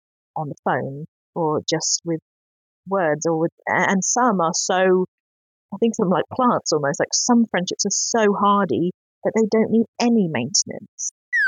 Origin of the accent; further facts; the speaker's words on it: United Kingdom; a lot of people think I'm Australian, funnily enough. I had it the other day. But I have to say, I do consider my Britishness as a big part of my identity.